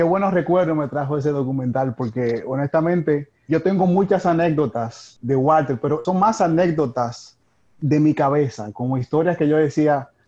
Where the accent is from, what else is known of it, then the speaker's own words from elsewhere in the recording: Dominican Republic; que venimos de República Dominicana, que todavía es un tabú ser homosexual o tener manerismos homosexuales en pantalla, y más en los 90, cuando yo crecía